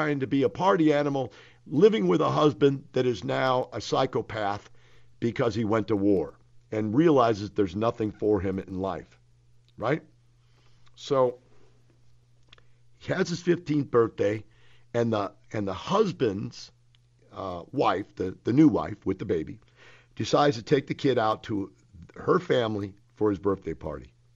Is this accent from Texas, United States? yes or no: yes; Texas, United States; You know, I'm a Texan, man. I get this.